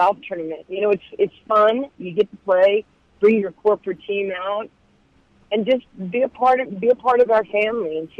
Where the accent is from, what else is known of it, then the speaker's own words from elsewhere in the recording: New York, United States; when I was growing up in New York, the police officers were our heroes, not our adversaries.